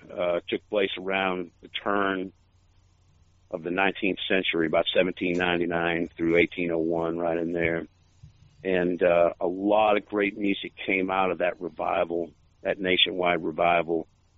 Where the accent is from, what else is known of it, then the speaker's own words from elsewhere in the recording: New England, United States; I got to see … live a bunch of times when I was a teenager growing up in New England